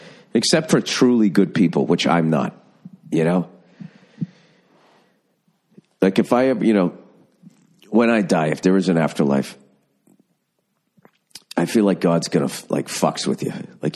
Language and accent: English; United States; I'm an American.